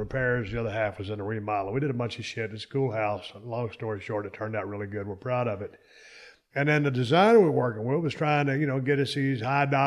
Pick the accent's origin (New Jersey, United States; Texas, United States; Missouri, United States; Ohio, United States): Texas, United States; No, man, but we come from Texas, man. I got double wide, triple wide